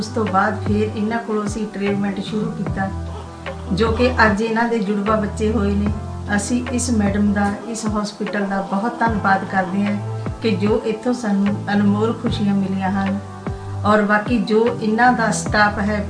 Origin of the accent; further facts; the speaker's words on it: Ropar, Punjab, India; ਔਰ ਮੈਂ ਰੋਪੜ ਦੇ ਰਹਿਣ ਵਾਲੀ ਹਾਂ